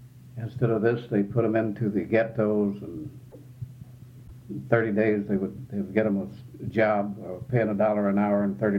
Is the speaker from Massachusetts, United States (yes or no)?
no; DeRidder, Louisiana, United States; born there; I was born in DeRidder, Louisiana. And after my birth, it was just a kind of haphazard life of leaving me here and there.